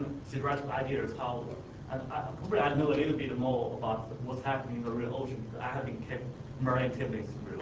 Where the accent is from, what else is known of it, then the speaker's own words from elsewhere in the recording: China; I'm from China. I'm a field oceanographer.